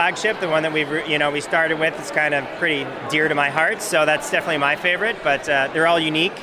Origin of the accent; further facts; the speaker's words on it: Oliver, British Columbia, Canada; We are from Oliver.